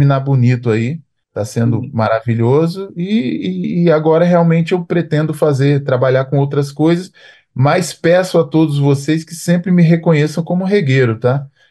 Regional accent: Brazil; Mas eu, enquanto brasileiro, né, eu nunca me senti jamaicano.

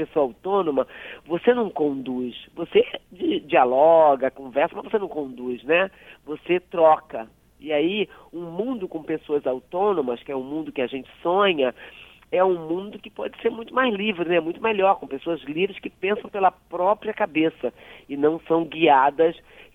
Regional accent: Brazil; mas eu tenho muito mais recursos para enfrentá-lo do que aqui no Brasil, mesmo sendo eu brasileira, entende?

